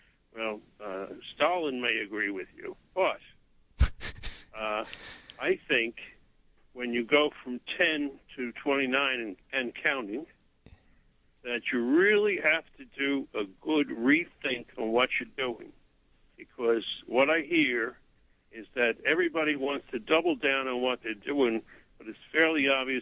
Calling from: Brooklyn, New York, United States; from Brooklyn.

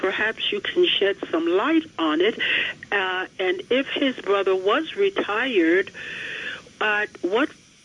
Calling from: Long Island, New York, United States; from Long Island.

